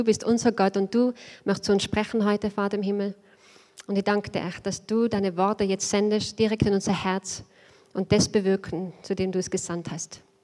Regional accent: Innsbruck, Tyrol, Austria; accent: Innsbruck dialect; von Innsbruck. Also ich hoffe, ihr versteht mein Innsbrucker Dialekt.

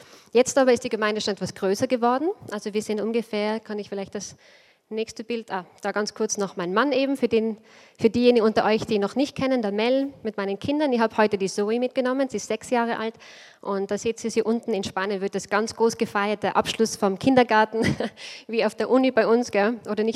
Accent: Innsbruck, Tyrol, Austria; accent: Innsbruck dialect; von Innsbruck. Also ich hoffe, ihr versteht mein Innsbrucker Dialekt.

